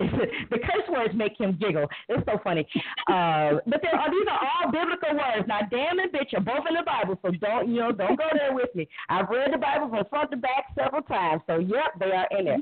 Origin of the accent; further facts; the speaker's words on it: Cleveland, Ohio, United States; I was living, born and raised in Cleveland's 5th District. So this is my neighborhood.